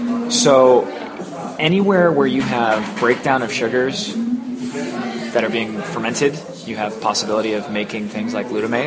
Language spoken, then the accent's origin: English; Colorado, United States; because I'm from Colorado